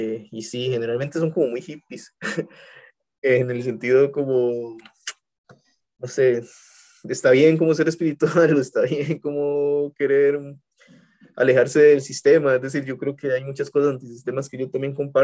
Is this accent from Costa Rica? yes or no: yes; Costa Rica; uno como costarricense nace y lo primero que hacen es ponerle vacunas